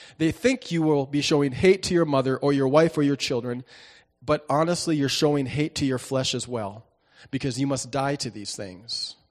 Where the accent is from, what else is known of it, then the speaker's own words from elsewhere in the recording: Daisy, North Dakota, United States; Daisy, North Dakota is my hometown. I'm a North Dakota boy. And if you know where Daisy is, you're one of the few. It's around Valley City, north and a little west.